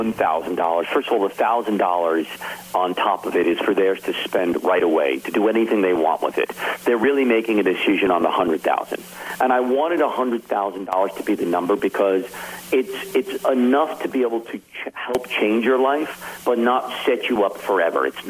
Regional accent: New Jersey, United States; also born or lived in New York City / Long Island; I am. I was born in the Bronx. And I grew up in New Jersey. I lived on Long Island.

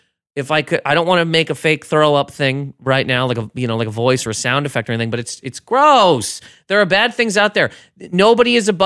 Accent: Canada; He knows me and Liz. He knows we're from Canada.

